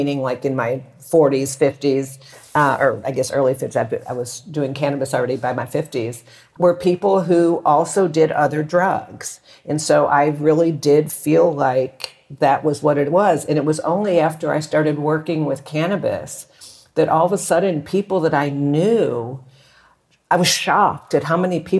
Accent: Texas, United States; You know, I grew up in Texas, and you know, I was a teenager in the early mid 70s

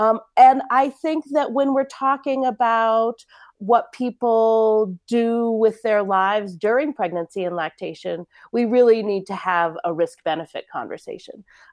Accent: Colorado, United States; when cannabis became legal here in my home state of Colorado

